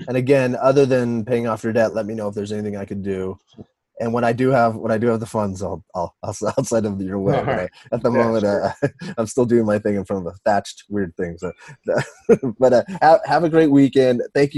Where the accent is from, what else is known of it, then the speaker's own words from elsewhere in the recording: Los Angeles, California, United States; because I'm from Los Angeles and I've tried to get my brain around everything in barbecue.